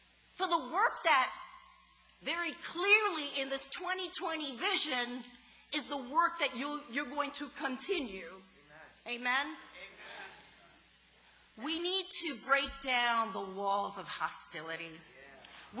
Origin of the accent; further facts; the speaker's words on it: United States; born and raised in the United States